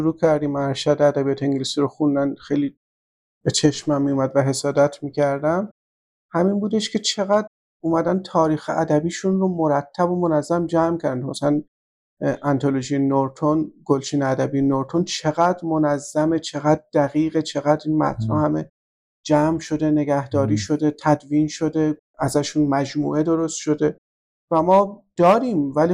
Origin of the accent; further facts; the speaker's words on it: Iran; ما به عنوان ما ایرانیم